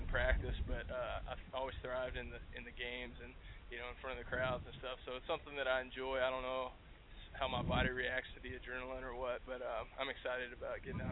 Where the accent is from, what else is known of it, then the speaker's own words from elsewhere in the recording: Mississippi, United States; I mean, for me, especially growing up in Mississippi in the South